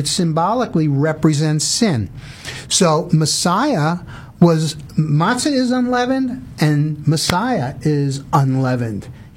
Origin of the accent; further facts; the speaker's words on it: New York, United States; now in Texas, United States; As a New Yorker, I didn't know what hail really meant. When I got to Texas, I found out.